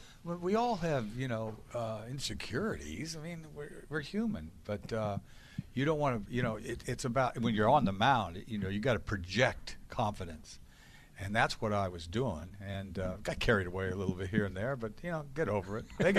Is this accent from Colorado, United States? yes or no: no; Boston, Massachusetts, United States; I'm a Red Sox. I love this place. I'm a New Englander. You know what I mean? I'm a Bostonian.